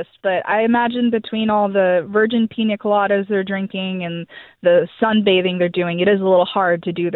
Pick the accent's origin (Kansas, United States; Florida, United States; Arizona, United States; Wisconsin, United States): Kansas, United States; Leavenworth; Scott, I am a teacher, and I am from Leavenworth.